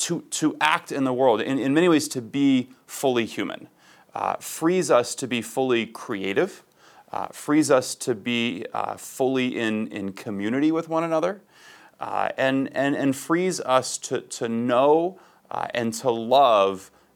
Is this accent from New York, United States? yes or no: no; Ohio, United States; I'm from Ohio originally, born and raised.